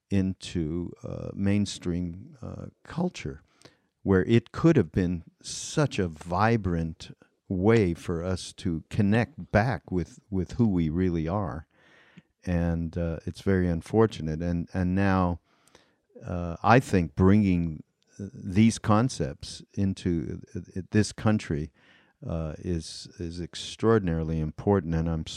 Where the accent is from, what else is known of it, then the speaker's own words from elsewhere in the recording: Canada; My country. Canada.